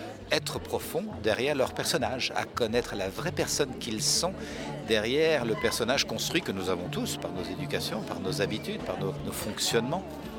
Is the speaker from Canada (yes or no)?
no; Belgium; je suis belge